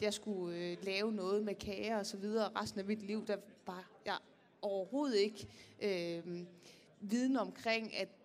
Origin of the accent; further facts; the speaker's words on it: Jutland, Denmark; Og nu kommer jeg fra det kolde Jylland